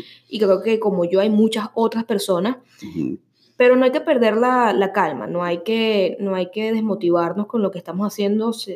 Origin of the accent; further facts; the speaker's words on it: Venezuela; moved away; Porque una cosa es que tuvimos que salir de Venezuela por X, Y razón y acá tuvimos que remangarnos las mangas y hacer lo que sea.